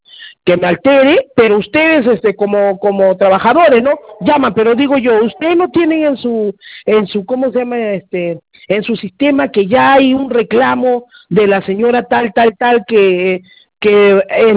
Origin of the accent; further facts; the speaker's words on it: Palpa, Ica, Peru; Mido a la central de Nazca, yo soy de Palpa.